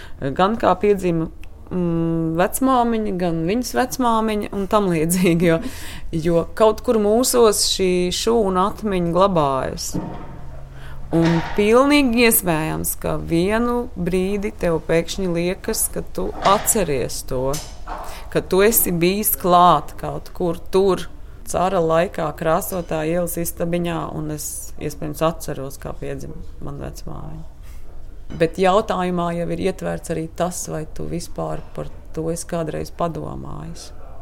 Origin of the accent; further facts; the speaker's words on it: Valmiera, Vidzeme, Latvia; Kā mēs, kas esam ļoti maz no Valmieras šeit strādājošie, tomēr šeit vēl esam un kaut ko darām.